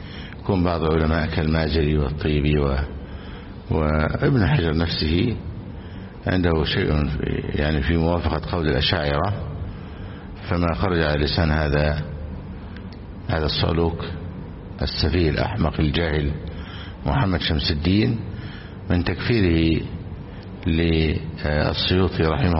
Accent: Egypt; بلادنا مصر

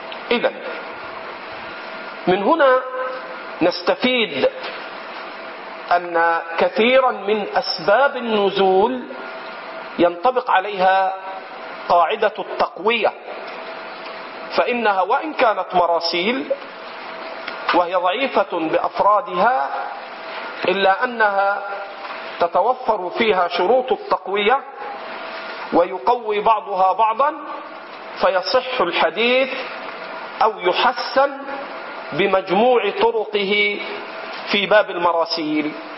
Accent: Egypt

